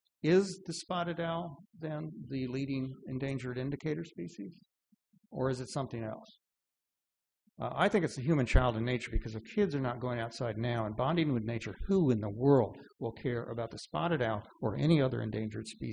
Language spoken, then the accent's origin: English; Raytown, Missouri, United States; It's tough for the kids growing up in the house that I grew up in Raytown, Missouri, to go outside and play in those woods